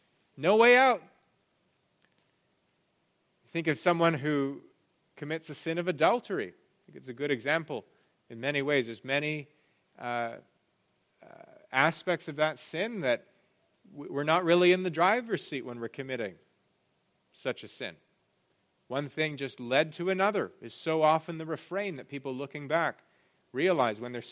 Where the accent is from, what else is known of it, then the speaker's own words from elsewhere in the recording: Canada; Air Canada, which is obviously the main airline in my home country.